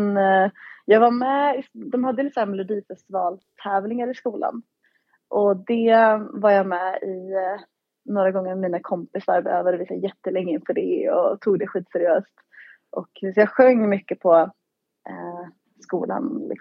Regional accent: Borås, Västra Götaland County, Sweden; now in Stockholm, Sweden; Jag är från Borås från början.

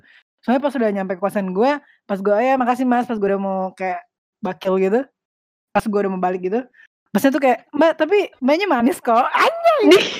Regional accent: Depok, West Java, Indonesia; Gue tuh dari Depok, asli dari Depok, lahir dan besar di Depok.

